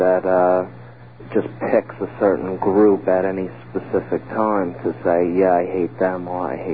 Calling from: Bohemia, New York, United States

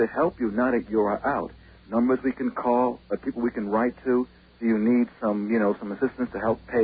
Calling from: New York, United States; I'm a resident from Long Island.

